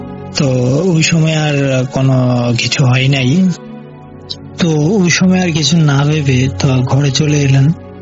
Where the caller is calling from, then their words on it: Comilla, Chittagong Division, Bangladesh; কুমিল্লা জেলার কোনায় গ্রাম থেকে বলছি।